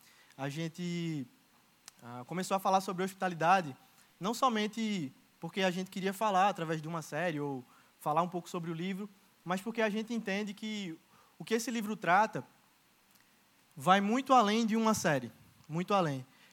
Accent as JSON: {"language": "Portuguese", "town": "Caruaru", "region": "Pernambuco", "country": "Brazil", "moved": "as an adult", "said": "Eu, um moleque com 19 anos, que era do interior, eu sou do Caruaru, então você sair do interior e morar em São Paulo sozinho, muito jovem."}